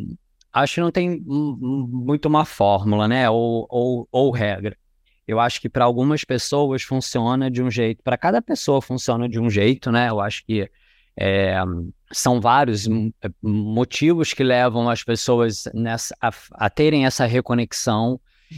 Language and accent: Portuguese; Rio de Janeiro, Brazil; eu nasci no Rio de Janeiro, na Zona Norte, né, numa área extremamente urbana, sei lá, 1h30, 2 horas de um ônibus da praia.